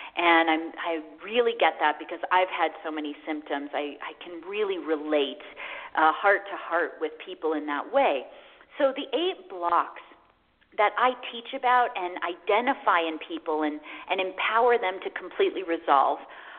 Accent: Midwest, United States; For example, I was raised in the Midwest. They put mayonnaise on everything, and we had a lot of bread and a lot of junk food in my house.

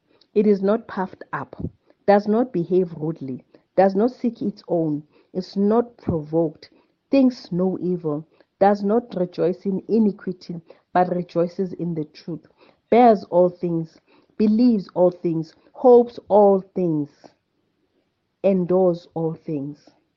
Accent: South Africa; I'm from in Africa. I'm from Africa, South Africa.

